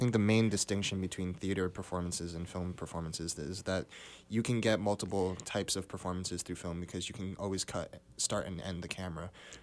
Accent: New Jersey, United States; I'm actually not from this area. I'm from Bergen County in North Jersey

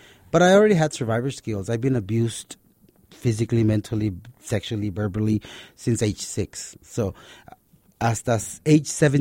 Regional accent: El Paso, Texas, United States; I was born here in El Paso, May 20th, 1970. My Mexican father and mother raised me in both cultures, Mexico, Americano

